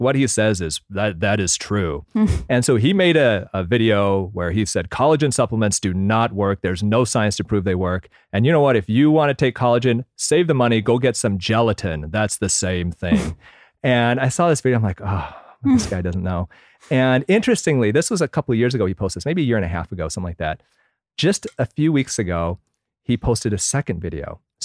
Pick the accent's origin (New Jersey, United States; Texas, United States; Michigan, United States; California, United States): Michigan, United States; But also at the same time, I grew up in Michigan where my parents, you know, I eat a lot of Korean food.